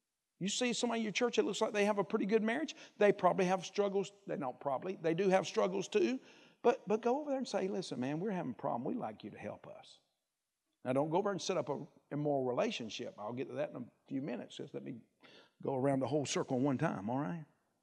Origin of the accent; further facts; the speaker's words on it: Alabama, United States; I'm from Alabama.